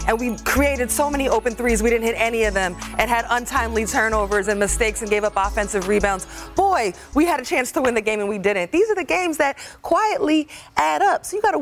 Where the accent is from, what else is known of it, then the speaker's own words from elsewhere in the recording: New York, United States; Well, RJ, I'm from New York. I remember watching you as a little kid growing up.